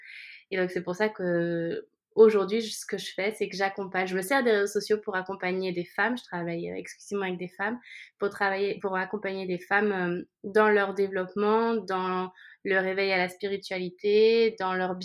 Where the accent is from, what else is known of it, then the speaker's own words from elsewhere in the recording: France; now in Barcelona, Spain; j'ai 30 ans, j'habite à Barcelone. Je suis française, mais j'habite à Barcelone.